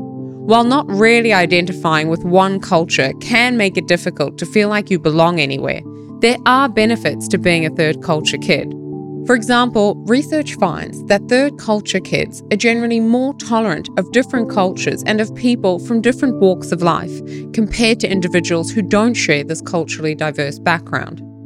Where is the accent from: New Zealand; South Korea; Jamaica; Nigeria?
New Zealand; also born or lived in South Africa / Malaysia / United Kingdom / Australia; I'm a third culture kid. I was born in South Africa, but I grew up in New Zealand. And since then, I've lived in Malaysia, the United Kingdom, Australia, and the United States.